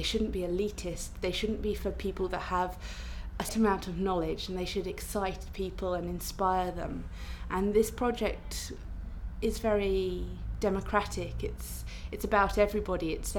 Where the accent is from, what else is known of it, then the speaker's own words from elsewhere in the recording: Southend-on-Sea, East of England, United Kingdom; now in Bristol, United Kingdom; I'm 27, and I live in Bristol, but I come from Southend-on-Sea.